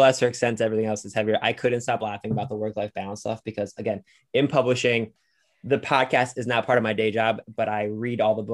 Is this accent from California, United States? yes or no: no; Lorain, Ohio, United States; I grew up in a very diverse city. I grew up in Lorain, Ohio.